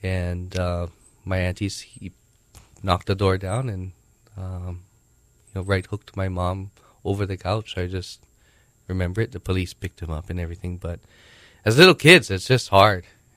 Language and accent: English; Aina Haina, Hawaii, United States; I grew up in Ainahaina Valley. And we went to Ainahaina Elementary School, my brothers and I.